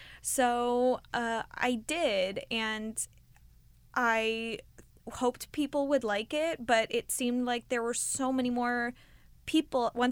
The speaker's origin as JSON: {"language": "English", "town": "Anaheim", "region": "California", "country": "United States", "tie": "born or raised there", "said": "Well, I grew up in Anaheim, California, where Disneyland is. And so Disneyland has always been a part of my childhood."}